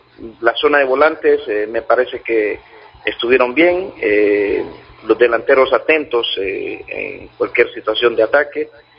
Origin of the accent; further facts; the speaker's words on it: Honduras; nos sentimos como hondureños muy contentos